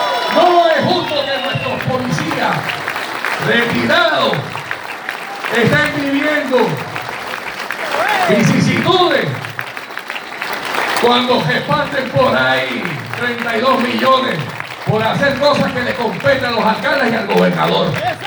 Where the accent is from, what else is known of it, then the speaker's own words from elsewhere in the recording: Puerto Rico; como ciudadanos americanos que somos, como parte del pueblo de Puerto Rico